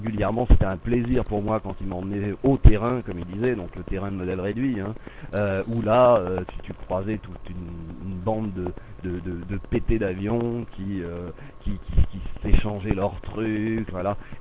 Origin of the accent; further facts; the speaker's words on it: Les Mureaux, Île-de-France, France; J'ai grandi dans une banlieue très populaire qui est j'ai grandi au Mureau. Ma mère, pour que ça fasse plus joli sur mon passeport, est allée me faire naître à Saint-Germain-en-Laye.